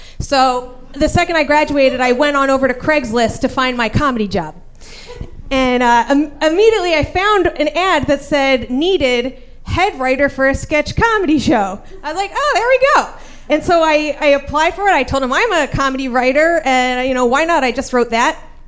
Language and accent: English; Scottsdale, Arizona, United States; me and David Spade. you know, we're both from Scottsdale.